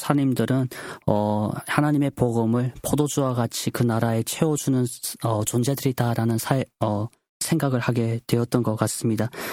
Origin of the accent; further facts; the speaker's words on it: North Korea; 저희 고향 북조선 땅을 생각해봅니다.